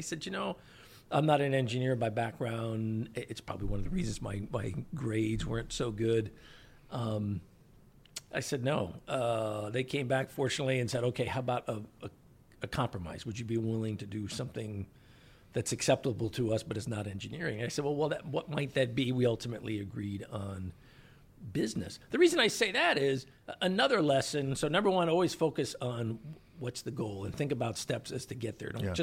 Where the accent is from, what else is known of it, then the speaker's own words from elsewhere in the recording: Chicago, Illinois, United States; I didn't come from a military family. I grew up in Chicago, long way from the ocean, you know, on the shores of the largest freshwater lake in the United States, but still.